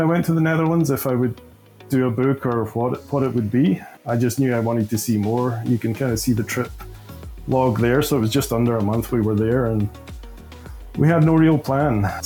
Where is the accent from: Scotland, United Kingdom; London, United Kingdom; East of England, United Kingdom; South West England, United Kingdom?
Scotland, United Kingdom; moved away as an adult; now in Canada; I don't have too many pictures of my hometown, but live just south of Edinburgh, about 10 miles south of Edinburgh.